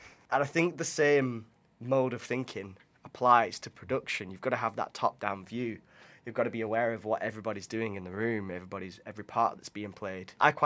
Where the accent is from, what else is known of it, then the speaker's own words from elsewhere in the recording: Burnley, North West England, United Kingdom; I'm very fortunate to have worked with a lot of great drummers from way back from my hometown, Burnley. There's some fantastic drummers there.